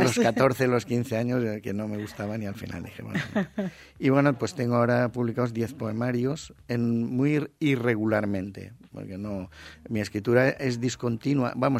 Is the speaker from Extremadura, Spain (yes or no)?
no; Villarreal, Valencian Community, Spain; yo el valenciano lo hablo porque mi pueblo, Villarreal, es una población valenciano parlante y lo he escuchado, lo he oído desde pequeño y lo he hablado también, pero básicamente mi lengua de manejo es el castellano